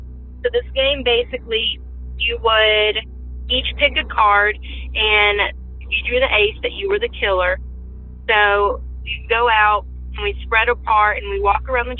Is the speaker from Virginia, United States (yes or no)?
yes; Virginia, United States; Hi, Derek. … I'm from Virginia. I am 27 now